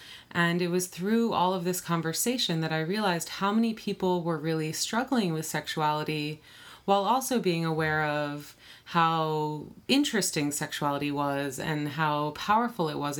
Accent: Philadelphia, Pennsylvania, United States; I grew up in Philadelphia with two sisters and a single mom, so we were this little pack of women.

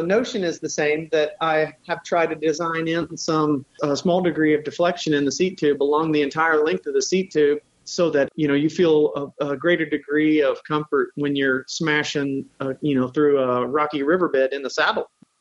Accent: Norwich, Vermont, United States; I helped build a local pump track here in Norwich, in my hometown in Vermont here, a couple summers ago.

